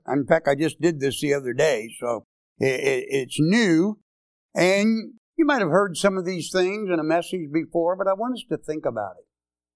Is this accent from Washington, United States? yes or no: no; St. Louis, Missouri, United States; But anyway, I learned that years ago by growing up in St. Louis, Missouri, where I grew up, and on vacation years ago.